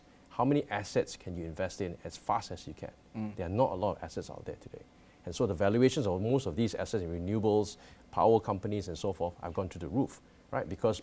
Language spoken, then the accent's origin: English; Malaysia; I'm Malaysian